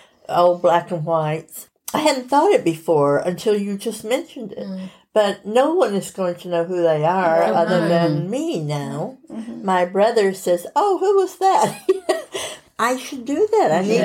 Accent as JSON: {"language": "English", "region": "Tennessee", "country": "United States", "tie": "born or raised there", "also_born_or_lived": "Texas / Alabama", "said": "because I was born in Texas and then we moved to Tennessee and were around Tennessee and Alabama as I was growing up."}